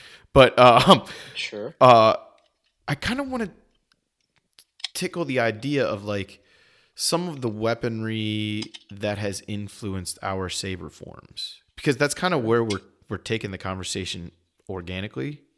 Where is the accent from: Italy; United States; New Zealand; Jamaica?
Italy; I'm Italian, and the number of Italian words that people say every single day that just get butchered and trounced all over.